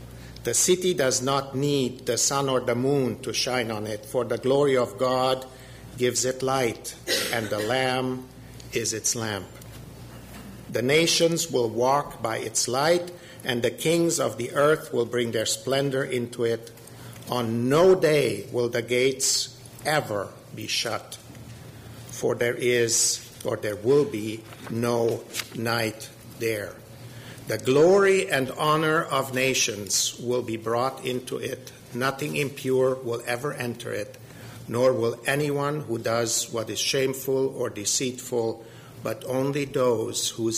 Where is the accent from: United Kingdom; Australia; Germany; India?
Germany; English is a second language; now in United States; Because I am from Germany and I'm missionary to you here in the United States.